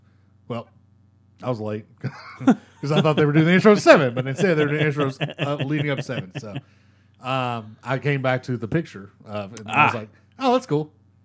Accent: Kentucky, United States; They ask about, when they ask you, like, where are you from? You know, you say Kentucky.

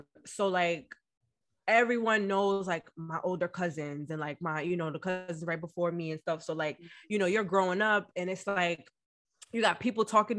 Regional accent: Mount Vernon, New York, United States; growing up in Mount Vernon, I didn't realize how it impacted me until I moved to Yonkers.

